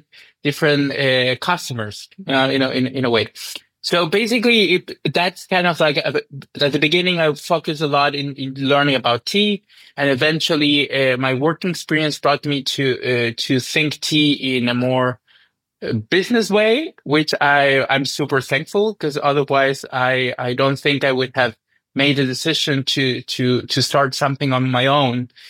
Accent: Chile; I come from Chile, the biggest tea drinking country in America, so we are big tea drinkers. I grew up drinking tea.

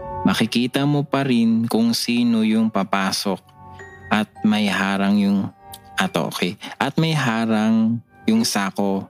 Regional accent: Manila, Metro Manila, Philippines; Sa Manila ako lumaki. Pero our family always find time to go back to my dad's hometown, which is Antique.

